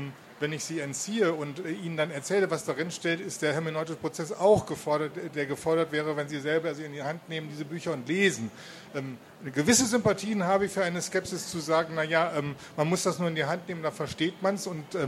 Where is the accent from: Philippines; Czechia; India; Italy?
Czechia; Prague; Also ich komme ja aus Prag.